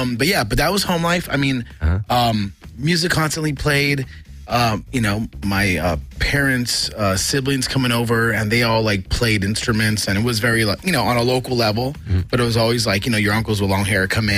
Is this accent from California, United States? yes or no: yes; Los Angeles, California, United States; born there; I was born in East L.A. No, for reals. You know, just like the song. At East Los Angeles Community Hospital. 1975.